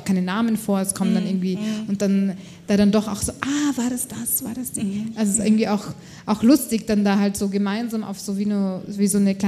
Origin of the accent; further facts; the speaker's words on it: Austria; also ich bin Österreicherin